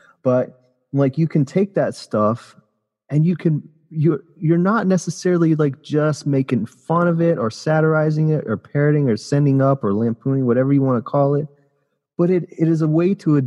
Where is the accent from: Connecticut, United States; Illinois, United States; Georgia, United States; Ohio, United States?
Georgia, United States; Doraville; because I'm from Doraville. And I remember when that place was being built, and Doraville Station was ended up being my key to everything.